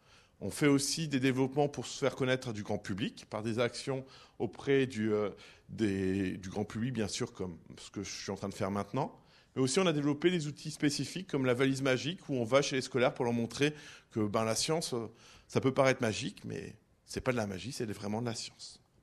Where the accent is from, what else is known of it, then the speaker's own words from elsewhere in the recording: Montpellier, Occitanie, France; je viens de Montpellier, comme on vous l'a dit précédemment.